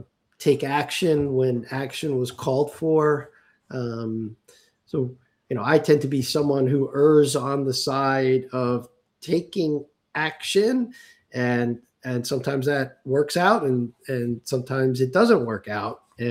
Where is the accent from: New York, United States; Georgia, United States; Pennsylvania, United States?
New York, United States; New York City; also born or lived in Long Island, New York; growing up in New York City public school system and later Long Island public schools